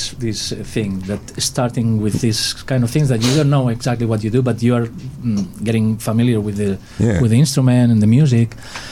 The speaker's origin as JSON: {"language": "English", "town": "Barcelona", "region": "Catalonia", "country": "Spain", "tie": "born or raised there", "lives_now": "Los Angeles, United States", "said": "and raised in Barcelona, Spain. So, and I lived 1 year here in LA."}